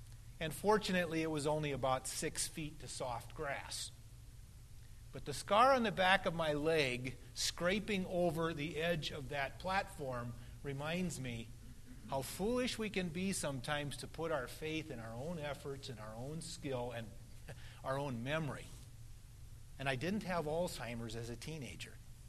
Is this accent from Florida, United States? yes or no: no; Oregon, United States; We built an awful lot of tree forts growing up on the Oregon coast.